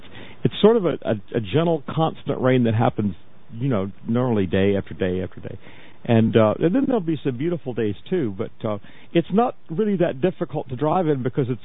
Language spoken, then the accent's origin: English; Florida, United States; look, I grew up in Florida. I've had enough sunshine to last me a lifetime.